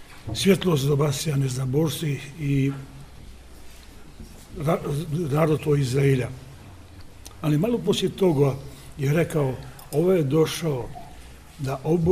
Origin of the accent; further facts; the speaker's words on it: Kotor, Montenegro; Ja dolazim iz Kotora, koji je danas u Crnoj Gori. Boka Kotorska nikad nije bila Crna Gora, ali ugurana je u Crnu Goru, tako da se može reći da sam došao iz Crne Gore.